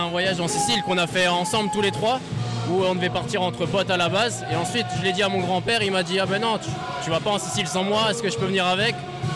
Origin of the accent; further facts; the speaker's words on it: Grand Est, France; born there; Je suis né en Alsace, mais c'est ma maman qui est sicilienne.